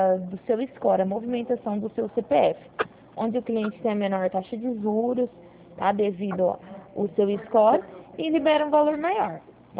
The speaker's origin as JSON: {"language": "Portuguese", "town": "Ribeirão Preto", "region": "São Paulo", "country": "Brazil", "said": "Eu sou do estado de São Paulo, cidade de Ribeirão Preto."}